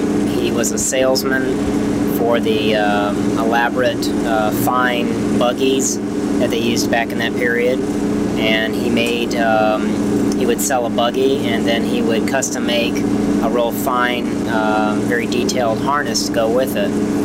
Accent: Danville, Virginia, United States; born there

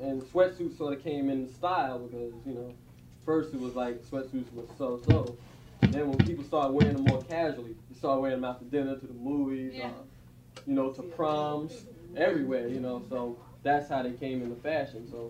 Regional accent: Jamaica, New York, United States; Like, I'm from Jamaica.

